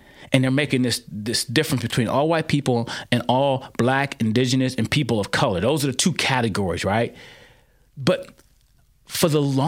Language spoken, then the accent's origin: English; United States; I'm an American. I was born and raised in America. I benefited greatly from America.